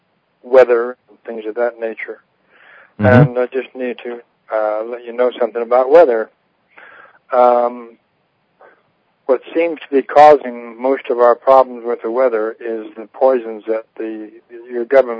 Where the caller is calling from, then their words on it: Pahrump, Nevada, United States; calling from Pahrump, Nevada.